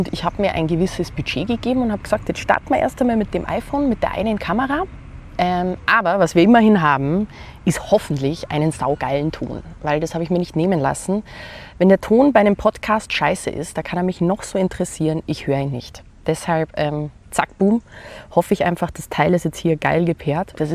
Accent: Bavaria, Germany; accent: Viennese; also born or lived in Vienna, Austria; Ihr hört meinen wienerischen Akzent. Ich bin gebürtige Wienerin, bin aber seit meinem vierten Lebensjahr in Oberbayern und unter anderem am bayerischen Dorf großgewachsen.

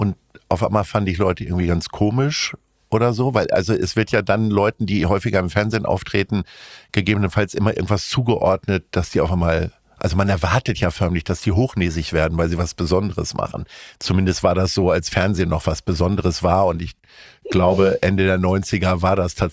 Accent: Hanover, Lower Saxony, Germany; Also ich bin ja Hannoveraner

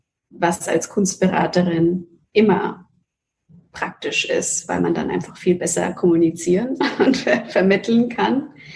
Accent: Nuremberg, Bavaria, Germany; Also Nürnberg und Deutschland ist meine Heimat und ich liebe Nürnberg wie keine andere Stadt und es hat eine ganz besondere Magie.

